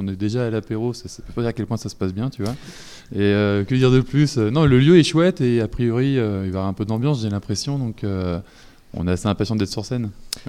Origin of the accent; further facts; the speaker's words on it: Pays de la Loire, France; born there; En fait, on est né dans le Maine-et-Loire, dans le 49, donc c'est juste après le 48